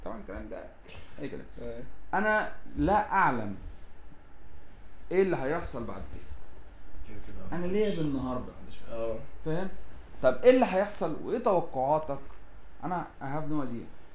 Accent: Egypt; اتمنى ان ده يحصل عندنا في مصر

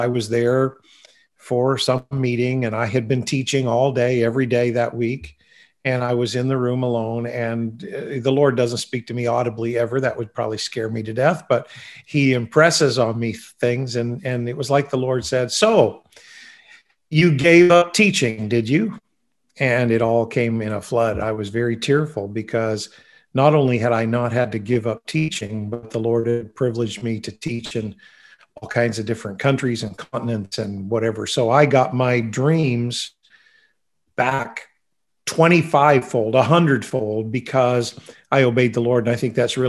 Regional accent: Fredericton, New Brunswick, Canada; Where I grew up here in Fredericton, New Brunswick, and even when I went to Bible school

